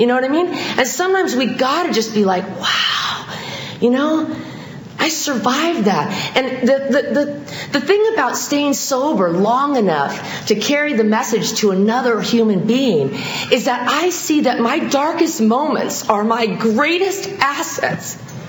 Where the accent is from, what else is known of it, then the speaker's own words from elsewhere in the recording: Arcadia, California, United States; My dad's a retired orthopedic surgeon. We were raised in Arcadia.